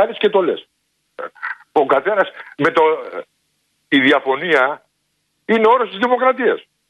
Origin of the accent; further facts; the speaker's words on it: Volos, Thessaly, Greece; Αν και είμαι από τον Βόλο, αλλά συνηθίζουν να λέω Νέα Ιωνία Μαγνησίας.